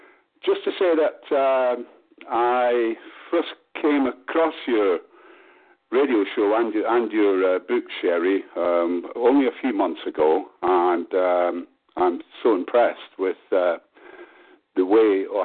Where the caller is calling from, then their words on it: Manchester, North West England, United Kingdom; I'm telephoning you from Manchester in England.